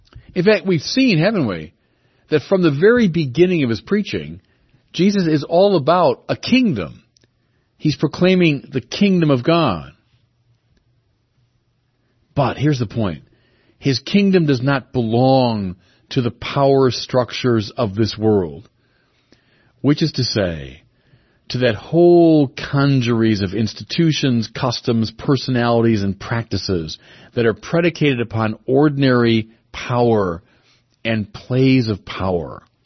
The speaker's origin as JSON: {"language": "English", "country": "United States", "said": "I mean, I'm an American, I'm not a big fan of kings."}